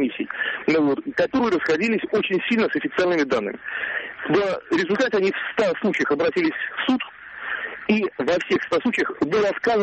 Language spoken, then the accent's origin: Russian; Saint Petersburg, Russia; Вот у нас, я из Питера